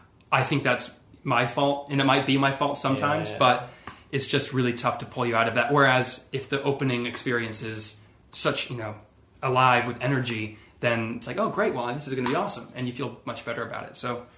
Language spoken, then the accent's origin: English; Las Vegas, Nevada, United States; You know, I grew up in Vegas where you don't really have these classically magnificent theaters.